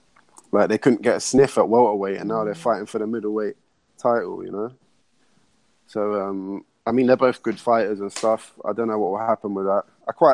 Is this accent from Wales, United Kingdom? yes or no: no; Camden Town, London, United Kingdom; Like, I grew up in London. I'm from Camden Town. I'm from quite a bad neighbourhood.